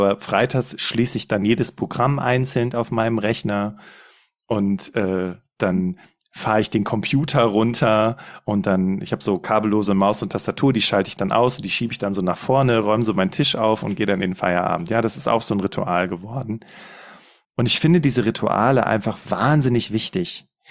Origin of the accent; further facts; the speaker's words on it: Cologne, North Rhine-Westphalia, Germany; now in Allgäu, Germany; meine Frau und ich, wir kommen beide ursprünglich aus dem Raum Köln. Und wir sind vor etwas mehr als 3 Jahren nach Bayern ins Allgäu gezogen